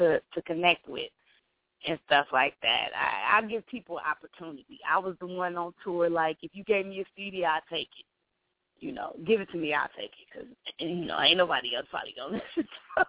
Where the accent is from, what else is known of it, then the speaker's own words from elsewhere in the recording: Belize; my peoples, I'm from Belize. So, you know, I got the Caribbean as well going on.